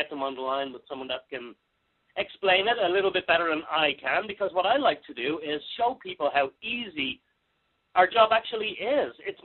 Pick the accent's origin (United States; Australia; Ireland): Ireland; Dublin, Leinster; Ireland. I'm actually from Dublin, Ireland, right?